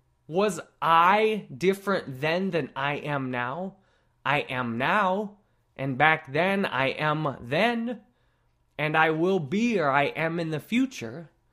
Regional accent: Farmington, Michigan, United States; born there; also born or lived in Texas / New Mexico; I was born in Farmington or near Farmington, Michigan. That's where my family's from.

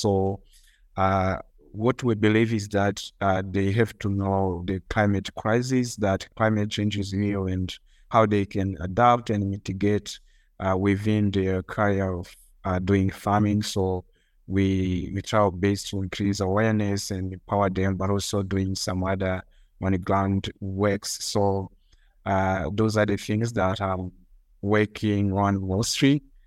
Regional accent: Rwanda; born there; English is a second language; I'm coming from Rwanda. That's where I live and that's where I'm born from.

